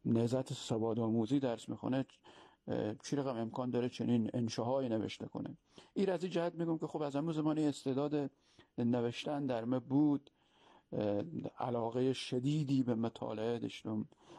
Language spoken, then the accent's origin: Persian; Iran; also born or lived in Herat, Afghanistan; تا صنف دوم ابتدایی در هرات درس خوندم که خب بعد از او به خاطر بحران سیاسی نظامی که در افغانستان اتفاق افتاد بعد از کودتای 7 سوگر 1357 به دنبال و تجاوز شوروی به افغانستان، مثل خیلی های دیگه ما هم آواره ایران شدیم.